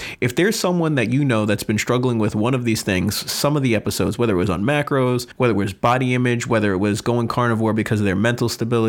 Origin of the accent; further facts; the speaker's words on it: New York, United States; also born or lived in Florida; I mean, I feel like it's, you know, I lived in Florida for quite some bit. I'm originally from New York